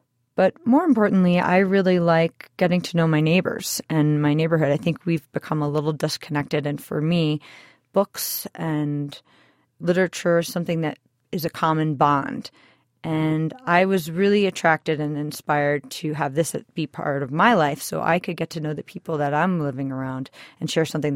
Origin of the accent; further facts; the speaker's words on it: Madison, Wisconsin, United States; now in Boulder, United States; Yes. I moved from Madison, Wisconsin in August of 2011 to Boulder, and I brought my little free library with me.